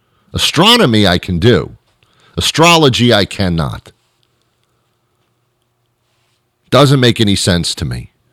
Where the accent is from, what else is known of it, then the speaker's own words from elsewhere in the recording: Teaneck, New Jersey, United States; I was in Teaneck, New Jersey, and then moved to the city.